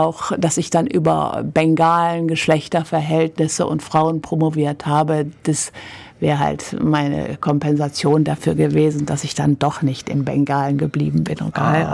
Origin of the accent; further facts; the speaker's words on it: Hilden, North Rhine-Westphalia, Germany; also born or lived in Düsseldorf; Naja, geboren bin ich in Düsseldorf und dann sind wir nach Hilden gezogen, weil meine Eltern da gebaut haben. Nach dem Abitur bin ich nach Freiburg gegangen